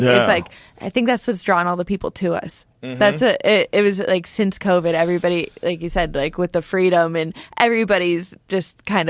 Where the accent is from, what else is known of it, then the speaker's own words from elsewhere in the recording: Canada; me being Canadian